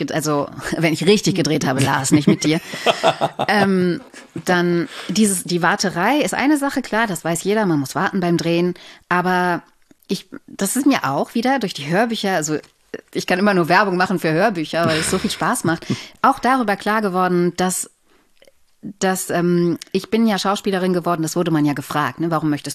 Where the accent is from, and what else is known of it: Germany; accent: German